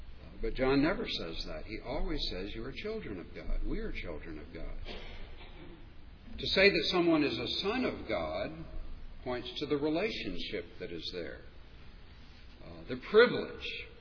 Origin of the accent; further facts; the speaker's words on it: Washington, District of Columbia, United States; born there; I was born in Washington, D.C. almost 60 years ago. But I have very little to do with Washington, D.C. today.